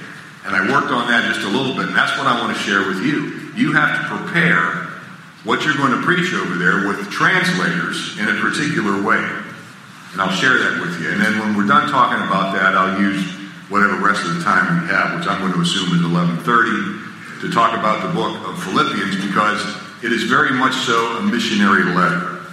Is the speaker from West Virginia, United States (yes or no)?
yes; Weirton, West Virginia, United States; I'm born and raised in Weirton.